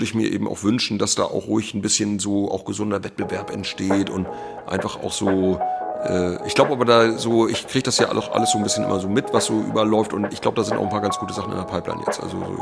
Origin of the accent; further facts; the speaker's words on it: Schleswig-Holstein, Germany; ich bin ja gebürtiger Schleswig-Holsteiner und bin aber ja jetzt inzwischen also viel mehr Jahre meines Lebens hier in Meck-Pommern